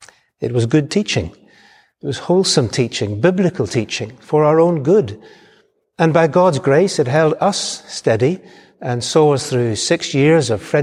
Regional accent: Belfast, Northern Ireland, United Kingdom; were teenagers, some time ago, growing up in Belfast, Northern Ireland

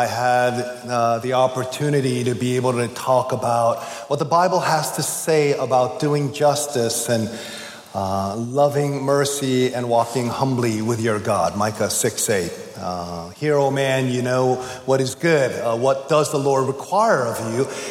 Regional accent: Boston, Massachusetts, United States; I'm from Boston, and I guess the dynamics of our church context will be very similar to what you have here.

